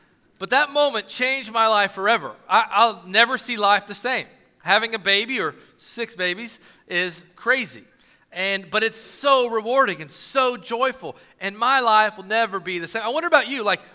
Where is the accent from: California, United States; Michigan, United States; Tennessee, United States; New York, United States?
Tennessee, United States; Knoxville; I grew up in Knoxville, Tennessee. I'm a country guy.